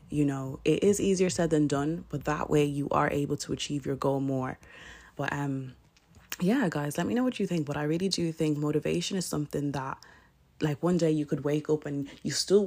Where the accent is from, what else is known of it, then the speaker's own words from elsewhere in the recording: Ireland; moved away as an adult; now in United Kingdom; I was raised in Ireland. I'm from Ireland and moved over to UK when I was 18. So Ireland is basically my home.